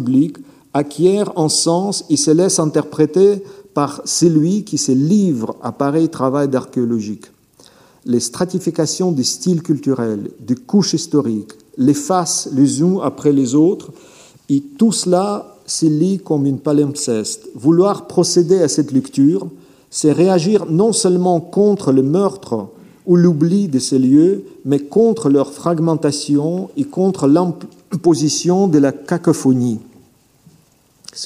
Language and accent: French; Kyiv, Kyiv City, Ukraine; de nombreux aspects de ma ville natale, de la ville où je suis né et vécu plus d'un demi-siècle.